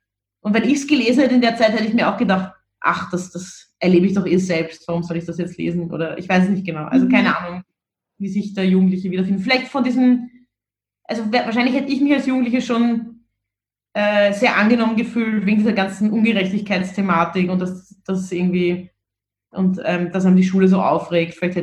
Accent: Vienna, Austria; mit dem man irgendwie so aufgewachsen ist in Wien

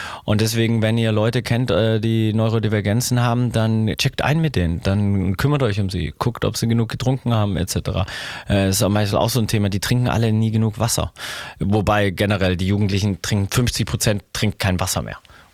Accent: Stuttgart, Baden-Württemberg, Germany; Und Stuttgart wird immer sowas wie meine Heimat bleiben.

